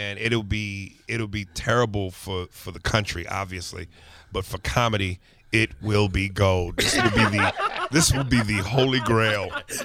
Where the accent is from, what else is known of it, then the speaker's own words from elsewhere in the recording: New York City, New York, United States; And I'm from New York, so to be in front of my home city at 17 and have my feelings crushed.